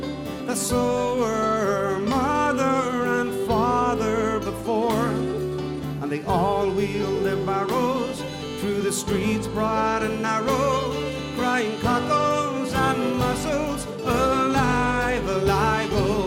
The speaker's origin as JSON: {"language": "German", "town": "Limerick", "region": "Munster", "country": "Ireland", "second_language": "German", "lives_now": "Germany", "said": "Ich komme aus Limerick. Limerick ist eine schöne Stadt."}